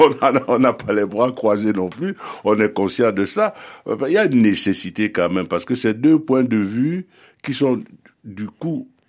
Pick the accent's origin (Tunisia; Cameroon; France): Cameroon; au Cameroun, on est voisin du Nigeria